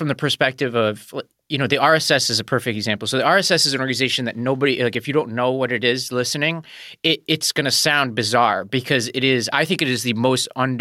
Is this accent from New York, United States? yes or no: yes; New York, United States; And I grew up in New York.